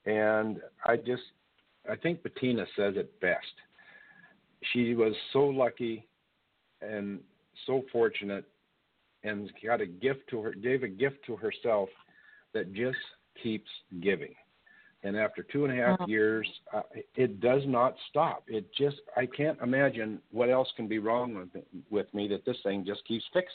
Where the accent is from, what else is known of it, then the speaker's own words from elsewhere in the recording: Montana, United States; And being an outdoorsman born and raised in Montana, I just couldn't accept that.